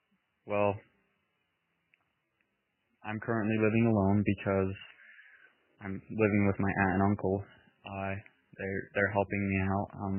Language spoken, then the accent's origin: English; Utah, United States; I'm from Utah, as I'm sure you're aware, is a very religious area in the United States.